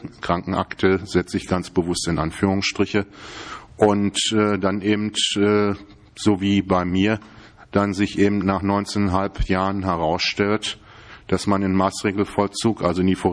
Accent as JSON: {"language": "German", "region": "Berlin", "country": "Germany", "tie": "born or raised there", "said": "Ich stamme hier aus Berlin. Ich bin in Johannisthal groß geworden, in Pankow geboren, in Johannisthal groß geworden, Stadtbezirk Treptow-Köpenick heute."}